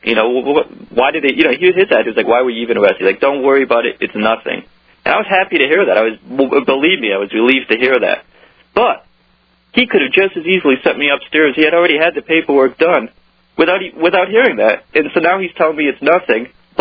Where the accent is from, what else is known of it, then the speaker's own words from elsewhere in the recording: Virginia, United States; I'm from Northern Virginia. I didn't really know anybody from Baltimore